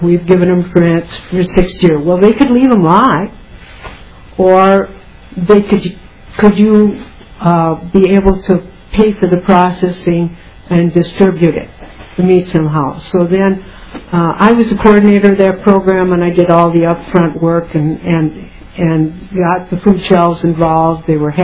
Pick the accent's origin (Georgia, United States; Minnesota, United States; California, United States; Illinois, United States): Minnesota, United States; Mora; I come from East Central Minnesota. Our mailing address is Mora. Our farm is 13 miles south of Mille Lacs Lake.